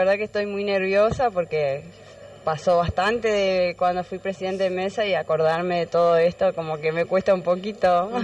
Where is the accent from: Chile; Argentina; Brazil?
Argentina; Paraná, Entre Ríos; Soy de Barrio Mosconi, Paraná, Entre Ríos.